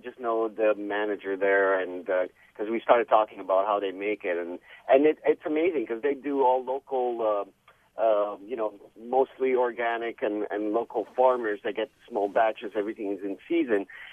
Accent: Italy; English is a second language; now in United States; I'm from Italy, and I've been here in the Bay Area for about 10 years off and on

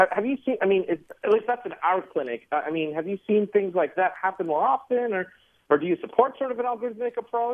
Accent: Cupertino, California, United States; I'm from Cupertino, California.

